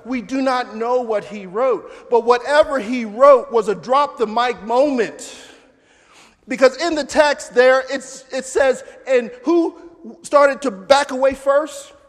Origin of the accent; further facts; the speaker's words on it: Philadelphia, Pennsylvania, United States; I grew up in North Philly and 18th and Glenwood, which none of you are aware of and what that's about, but it's an African-American community.